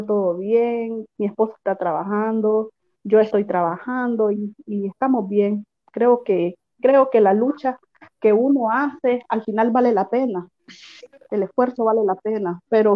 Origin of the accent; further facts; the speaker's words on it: Nicaragua; moved away; que sos nicaragüense, venís pasando por aquí